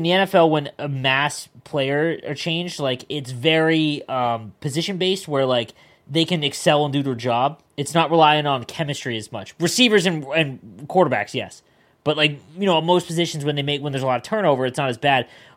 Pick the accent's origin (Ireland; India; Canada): Canada; also born or lived in United States; I'm a Canadian. Leave me alone. It's been a while since I've lived in the States.